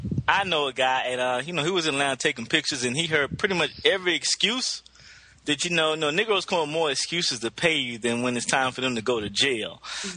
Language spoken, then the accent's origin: English; Macon, Georgia, United States; I'm an American, dude. I'm from Macon, Georgia.